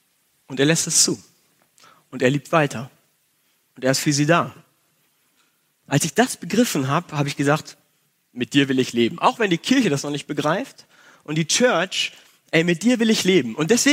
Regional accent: Gütersloh, North Rhine-Westphalia, Germany; Ich habe mich in Gütersloh in meiner Heimatgemeinde taufen lassen

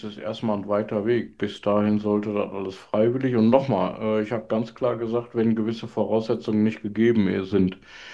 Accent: Berlin, Germany; born there; gebürtige Berliner

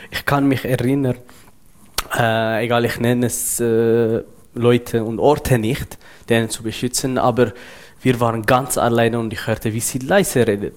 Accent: Eritrea; German is a second language; Für uns Eritreer, der Regime ist so wie Omnipräsenz.

